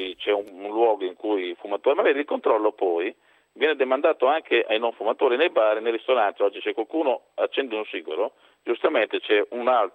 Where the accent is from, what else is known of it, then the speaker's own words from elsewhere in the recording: Modena, Emilia-Romagna, Italy; sono modenese, chiaramente.